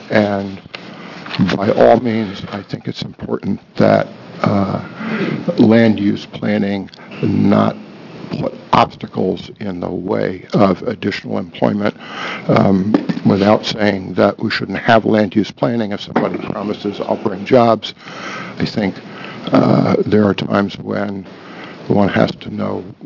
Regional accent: Eugene, Oregon, United States; I am from Eugene. I'm an attorney.

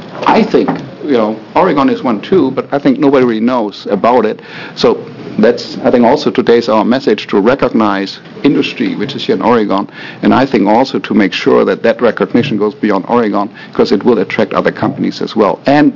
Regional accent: Germany; I'm from Germany original, and if you know these Germans, they typically like to keep their core operations in their home country, Germany.

